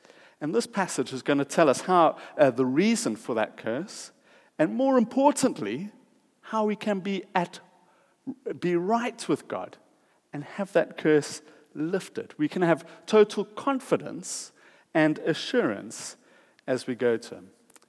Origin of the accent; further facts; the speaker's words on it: South Africa; growing up in South Africa, the curse business is big business. So we call witch doctors there, we call them sangomas.